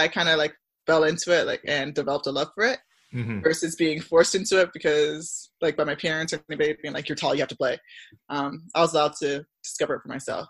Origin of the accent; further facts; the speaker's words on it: Scarborough, Ontario, Canada; also born or lived in Barrie / Milton; I grew up in Scarborough until, like, the fifth grade.